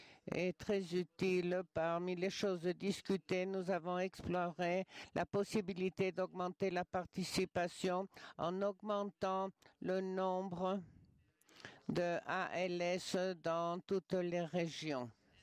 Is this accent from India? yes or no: no; Romania; Je suis de la Roumanie.